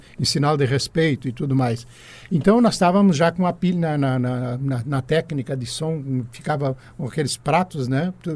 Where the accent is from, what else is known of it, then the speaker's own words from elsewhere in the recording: Rio Grande do Sul, Brazil; Eu vim do Rio Grande do Sul